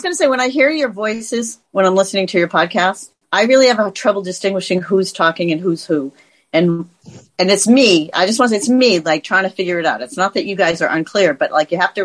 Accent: Andover, Massachusetts, United States; also born or lived in New York; So I grew up in Andover.

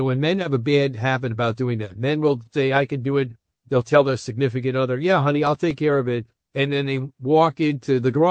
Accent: New York, United States; also born or lived in Chicago / Boston; when I grew up in New York and lived in Chicago and Boston.

